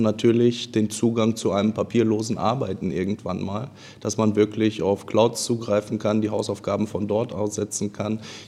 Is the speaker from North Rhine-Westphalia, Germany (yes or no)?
yes; Castrop-Rauxel, North Rhine-Westphalia, Germany; born there; Ich bin 35 Jahre alt, geboren in Castrop-Rauxel.